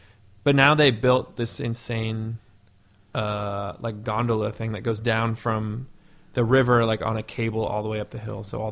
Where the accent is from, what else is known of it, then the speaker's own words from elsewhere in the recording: Portland, Oregon, United States; Yeah, they're from Portland. I grew up in Portland.